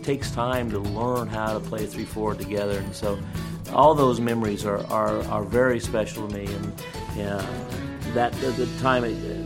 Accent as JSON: {"language": "English", "town": "Satanta", "region": "Kansas", "country": "United States", "tie": "born or raised there", "said": "I was born in Satanta, Kansas, very small town, out Oklahoma, Colorado border. Where I grew up, we'd have to move away from the windows because the wind would be blowing so hard."}